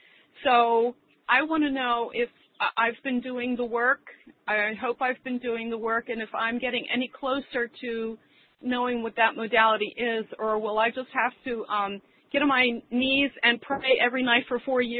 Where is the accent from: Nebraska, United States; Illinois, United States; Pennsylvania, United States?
Pennsylvania, United States; I'm from Pennsylvania. Do you mean me?